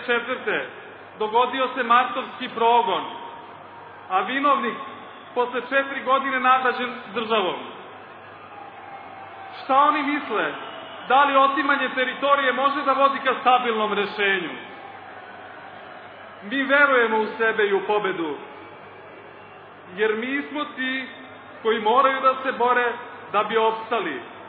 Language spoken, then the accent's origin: Serbian; Serbia; svi mi koji smo rođeni i odrasli u Srbiji, koji se školujemo na Prištinskom univerzitetu u Srbiji